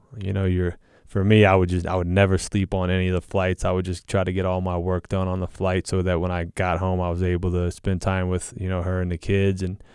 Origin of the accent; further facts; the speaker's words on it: the South, United States; now in Utah, United States; You know, growing up in the South, the dating pool on the LDS side was limited. So, you know, I always kind of wanted to move out west.